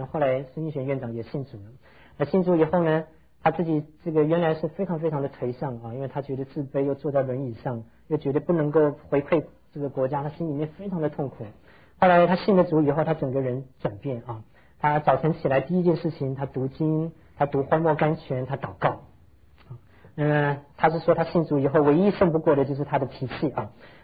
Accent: Taiwan; 我想我们从台湾来的都知道他

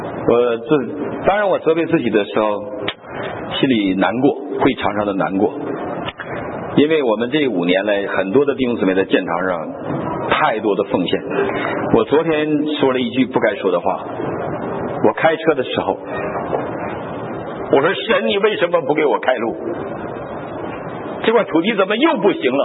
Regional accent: China; 我们大陆人

